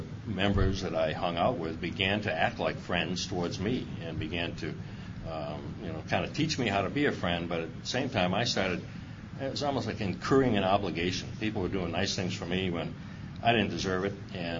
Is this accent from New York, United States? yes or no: no; Massachusetts, United States; moved away as an adult; I grew up in Massachusetts, and when I was 18, I left there.